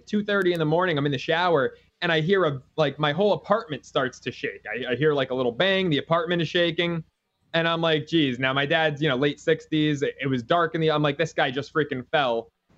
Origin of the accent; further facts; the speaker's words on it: New York, United States; I'm from New York, just like you are.